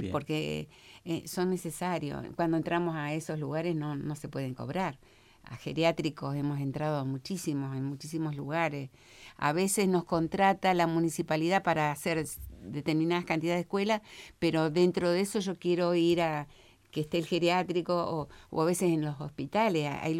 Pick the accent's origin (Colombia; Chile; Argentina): Argentina; Cipolletti, Río Negro; Chipoleti, Río Negro.